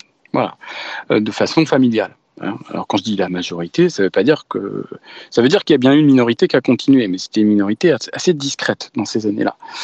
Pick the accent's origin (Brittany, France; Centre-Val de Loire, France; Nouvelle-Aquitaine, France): Brittany, France; On est breton, on est français, mais quand même on a une histoire un peu distincte.